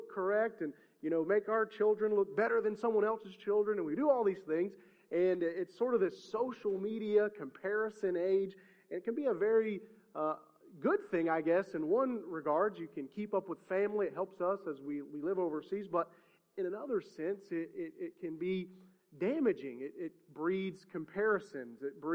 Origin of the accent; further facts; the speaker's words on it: the South, United States; growing up in the South feels good to us